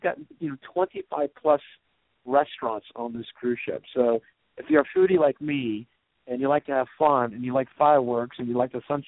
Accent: Virginia, United States; I grew up here in Virginia in horse country and wine country, but horses are a big part of the community.

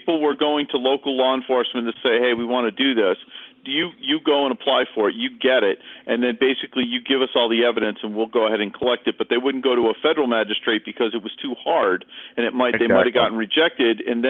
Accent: Hartford, Connecticut, United States; Yeah, I'm from Hartford, so.

